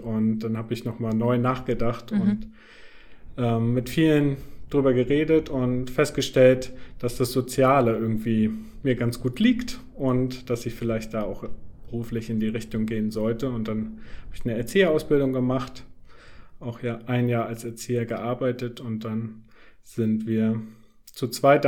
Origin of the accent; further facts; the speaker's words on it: Rostock, Mecklenburg-Vorpommern, Germany; Und ursprünglich komme ich aus Rostock, bin da groß geworden, zur Schule gegangen, habe da Zivi gemacht, hab da auch angefangen zu studieren